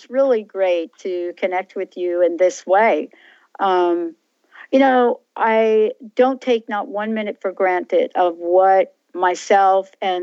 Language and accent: English; New York, United States; I'm from New York. We don't stay on the phone with wrong phone numbers.